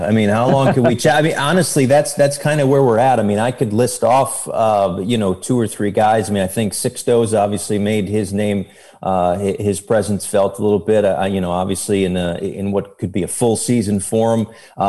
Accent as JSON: {"language": "English", "town": "Bristol", "region": "Connecticut", "country": "United States", "tie": "born or raised there", "said": "And then like growing up in Bristol, you know, I certainly having worked at ESPN for 5 years"}